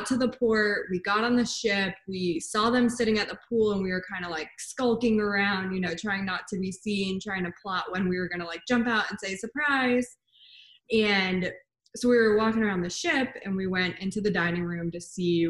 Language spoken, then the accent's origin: English; Florida, United States; I grew up in Florida, so we were pretty close to the ports and had easy access to them.